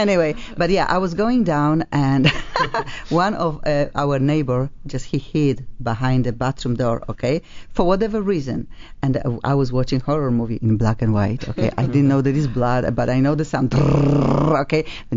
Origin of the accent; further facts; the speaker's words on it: Poland; I'm from Poland, you know, and my TV maybe was black and white when yours was already colored.